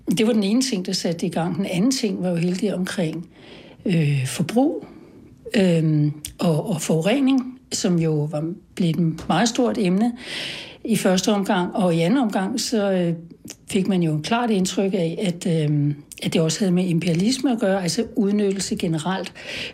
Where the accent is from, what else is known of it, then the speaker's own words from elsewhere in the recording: Sorgenfri, Capital Region of Denmark, Denmark; jeg er også vokset op nord for København, i det, man kaldte akademikergetoen, i Sorgenfri. Og min far var direktør